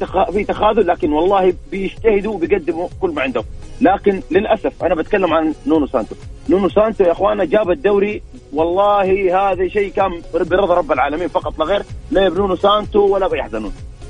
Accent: Jeddah, Makkah Province, Saudi Arabia; من جدة بعلق على وضع فريق

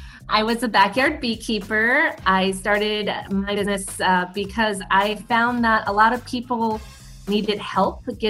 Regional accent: Houston, Texas, United States; I'm from Houston, Texas, and my side hustle is B2B Honey Collective.

